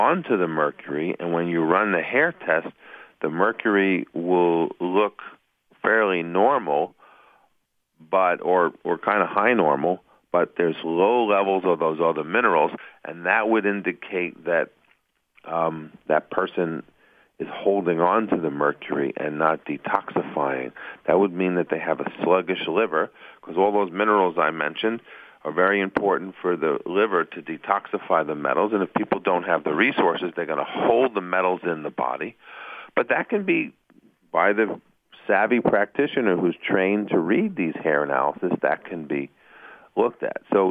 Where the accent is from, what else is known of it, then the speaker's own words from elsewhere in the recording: New York, United States; So anyway, got to get used to the lingo because I'm originally from New York.